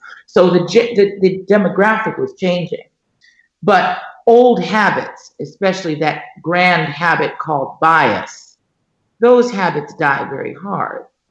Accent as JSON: {"language": "English", "town": "Los Angeles", "region": "California", "country": "United States", "tie": "born or raised there", "also_born_or_lived": "Santa Monica", "said": "I was raised in Koreatown. Went to school at Pilgrim School, which is somewhere between Koreatown and downtown in LA."}